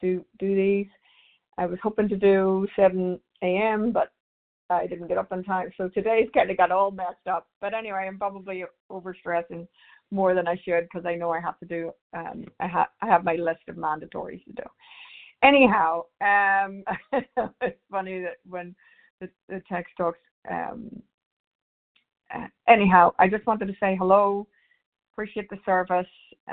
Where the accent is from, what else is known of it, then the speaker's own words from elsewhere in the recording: Connecticut, United States; I'm from Connecticut.